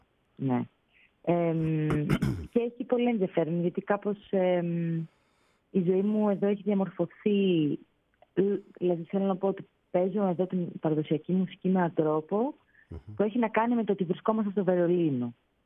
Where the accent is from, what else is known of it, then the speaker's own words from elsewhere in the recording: Athens, Attica, Greece; born there; Ναι, γεννήθηκα στην Αθήνα.